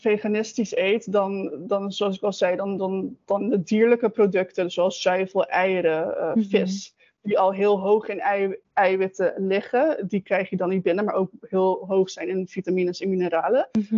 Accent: Curaçao; also born or lived in Netherlands; woon ik momenteel op Curaçao. Ik heb 8 jaar in Nederland gewoond, daar heb ik gestudeerd en gewerkt. Maar oorspronkelijk ben ik van Curaçao, dus mijn hart bleef wel eigenlijk op Curaçao, dus ben ik ook teruggekeerd.

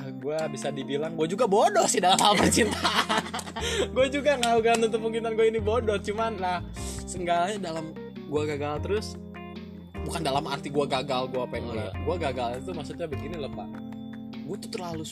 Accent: West Java, Indonesia; accent: Sundanese; Gua Sunda banget di pemulut gua.

